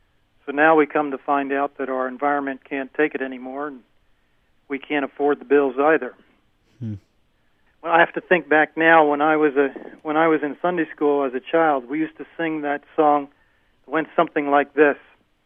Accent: Pennsylvania, United States; Why did we come all the way from Pennsylvania to help them? I responded that back home, our economy is not doing well either.

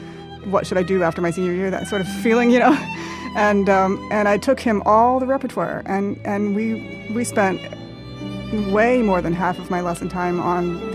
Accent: Miami, Florida, United States; Growing up in Miami, there were several really amazing concert series that we would go to.

